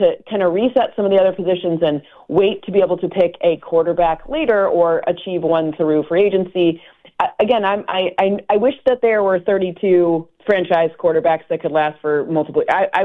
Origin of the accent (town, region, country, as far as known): Michigan, United States; born or raised there